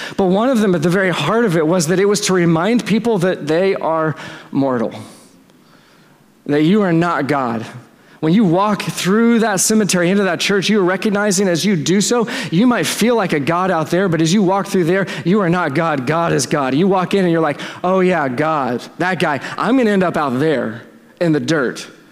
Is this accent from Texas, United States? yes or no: yes; Dallas, Texas, United States; Like, I'm from Texas, I'm from Dallas, like, everything's new there, and so we don't have cemeteries in church parking lots.